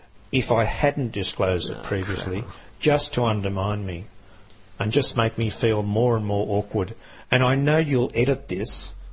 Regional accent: Australia; I'm an Australian. I'm proud of my Australian culture

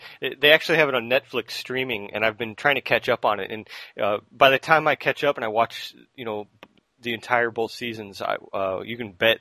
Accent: United States; I'm speaking as an American here.

